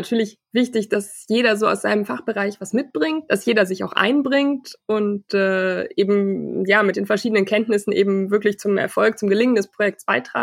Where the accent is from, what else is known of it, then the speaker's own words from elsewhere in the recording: Cologne, North Rhine-Westphalia, Germany; now in Hamburg, Germany; ich bin 26 Jahre alt. Ich komme aus Köln ursprünglich, wohne inzwischen in Hamburg.